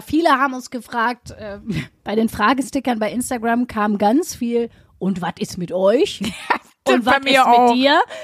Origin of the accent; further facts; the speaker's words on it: Essen, North Rhine-Westphalia, Germany; Altenessen ist der Stadtteil in Essen, wo ich herkomme, wo Sprünkis Oma wohnt